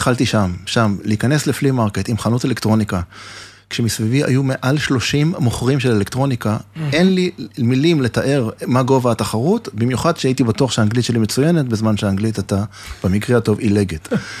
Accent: Ohad, Southern District, Israel; 59, קריירה מאוד מגוונת. בוא נתחיל במשפחה קודם כל. נולדתי במושב אוהד.

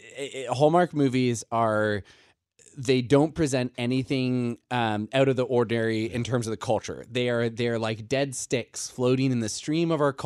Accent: Washington, District of Columbia, United States; And I grew up in Washington, D.C. with sort of a very high sense of culture and sure. art and high standards and so on and so forth.

